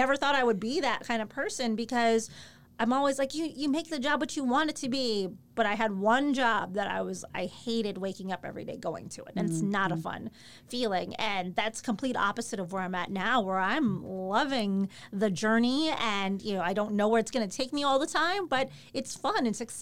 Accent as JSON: {"language": "English", "town": "Chicago", "region": "Illinois", "country": "United States", "tie": "born or raised there", "said": "when I was a kid growing up in Chicago and idolizing the 85 Bears."}